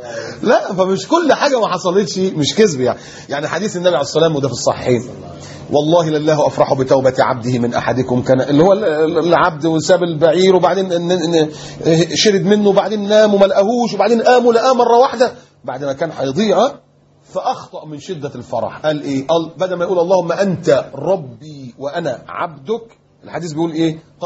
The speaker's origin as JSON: {"language": "Arabic", "region": "Upper Egypt", "country": "Egypt", "tie": "born there", "said": "والدي صعيدي وانت عارف الصعيده يعني ايه، انا صعيدي برضو يعني اتولدت في الصعيد بس ما اعرفش فين الجرجه اللي انا اتولدت فيها دي."}